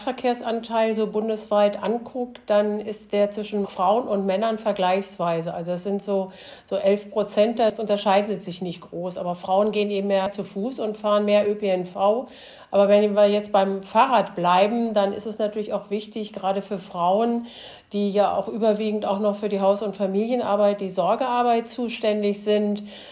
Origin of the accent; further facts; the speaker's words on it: Braunschweig, Lower Saxony, Germany; Ich komme ja hier aus Braunschweig